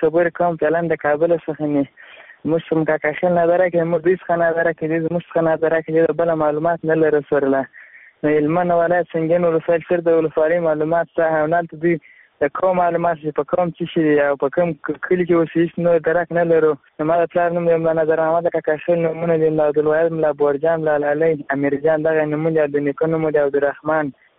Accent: Ghazni, Afghanistan; زه د غزنی دی ولایت یم، په دې ول سوالی یم د ګډلو د کلی اوسیدون کایم.

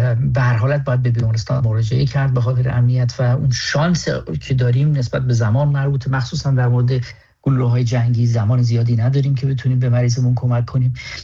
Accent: Iran

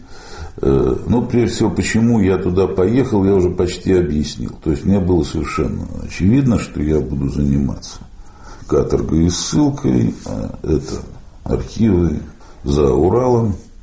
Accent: Saint Petersburg, Russia; вернувшись в родной город, в Ленинград

